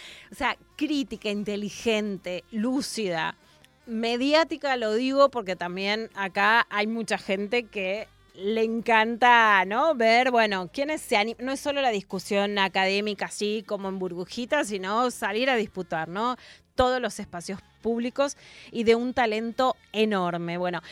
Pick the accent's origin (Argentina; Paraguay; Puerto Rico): Argentina; Y hay algo muy fuerte que en la Argentina no tenemos conciencia, que es que somos el sur del mundo.